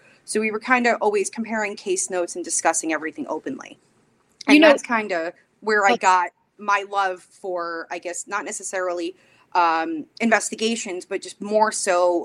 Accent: Oceanside, New York, United States; I grew up on Long Island, originally in Oceanside, which is the South Shore of Nassau County

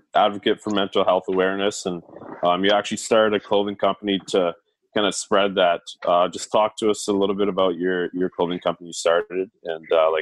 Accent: Florida, United States; just because I grew up in Florida, and, you know, not that many kids play hockey there

